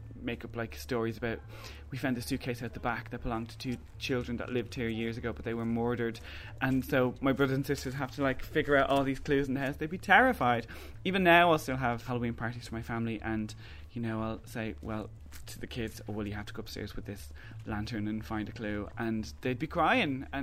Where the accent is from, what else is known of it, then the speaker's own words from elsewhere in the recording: Dublin, Leinster, Ireland; I'm a writer from Dublin.